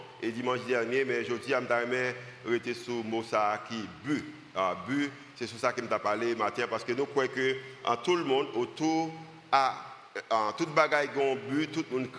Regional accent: Haiti; nous, en tant qu'Haïtien

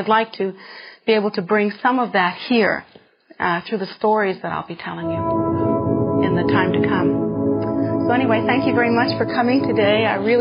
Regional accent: United States; when you go to a place like India, as an American, you think, oh my gosh, the bathrooms, they are so weird.

